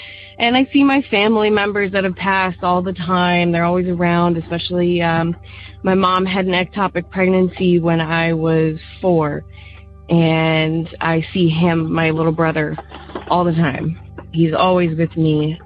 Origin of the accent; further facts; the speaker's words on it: Worcester, Massachusetts, United States; I'm originally from Worcester, Mass.